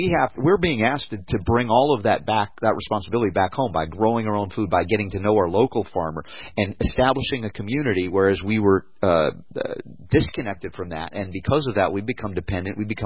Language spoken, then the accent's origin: English; Southern United States, United States; And by all means, I grew up in the South, and I love biscuits and gravy.